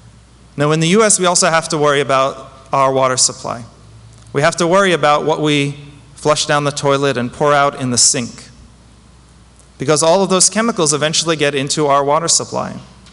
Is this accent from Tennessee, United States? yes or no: no; Connecticut, United States; To give you perspective, that's bigger than my home state of Connecticut.